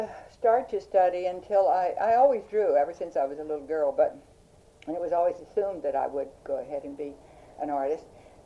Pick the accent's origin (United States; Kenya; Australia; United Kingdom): United States; Pittsburgh, Pennsylvania; I was born in Pittsburgh, and I was brought up in an artistic atmosphere because my father was an architect